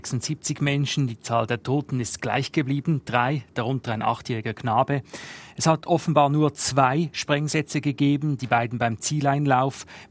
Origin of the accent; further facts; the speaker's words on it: Switzerland; now in United States; mir als Schweizer hier